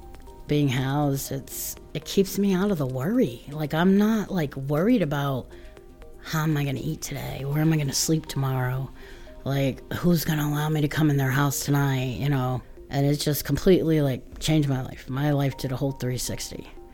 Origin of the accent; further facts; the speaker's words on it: Honolulu, Hawaii, United States; moved away; You know, I came here from Honolulu, Hawaii, and I became a ward of the state when I was 11